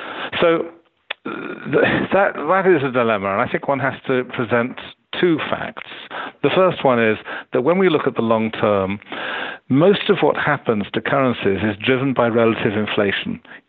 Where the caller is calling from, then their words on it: Cambridge, East of England, United Kingdom; I'm phoning you from Cambridge, England, and starting tomorrow morning, we have a conference